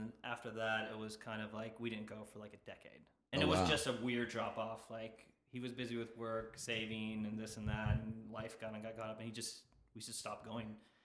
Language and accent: English; Pennsylvania, United States; born there; So before that, growing up, when I was born in Pennsylvania, so from age 0 to 3rd grade, we went basically 0 to 8 years old.